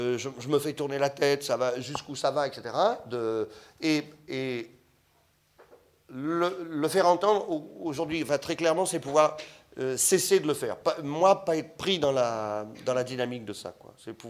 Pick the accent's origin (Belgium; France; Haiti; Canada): France; Hauts-de-France; je suis originaire du Nord, où l'aspect masque, l'aspect théâtralisé de son expression est parfois le seul qui vous fait entendre de l'autre.